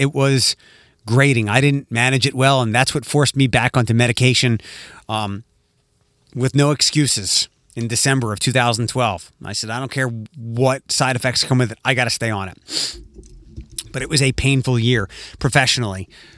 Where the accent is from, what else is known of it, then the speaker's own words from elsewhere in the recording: Philadelphia, Pennsylvania, United States; because where I grew up in Philadelphia, there wasn't much college football.